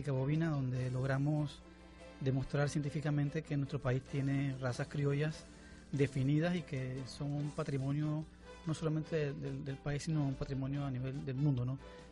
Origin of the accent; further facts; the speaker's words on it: Panama City, Panamá, Panama; yo soy originario de Panamá, de la capital. Yo soy capitalino, vengo de los barrios.